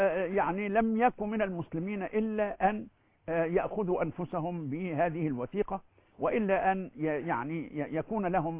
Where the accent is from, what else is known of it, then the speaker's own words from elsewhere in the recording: Egypt; عندنا ما نقول عيار 24 فعلا عندنا في مصر، وفيه عيار 21 وعيار 18